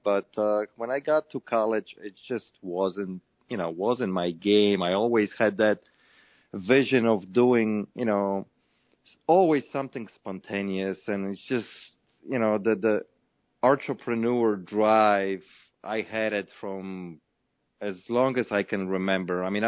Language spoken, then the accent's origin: English; Poland; English is a second language; now in United States; I'm originally from Poland, you know, so I came from the Eastern Bloc. So this was like, wow, you know, America, you know, the land of dreams.